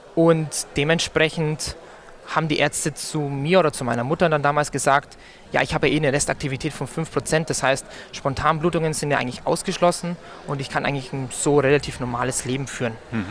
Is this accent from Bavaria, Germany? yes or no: yes; Augsburg, Bavaria, Germany; 24 Jahre alt, habe eine mittelschwere Hämophilie, Restaktivität so 4-5%. Und komme gebürtig aus Augsburg, da wohne ich auch.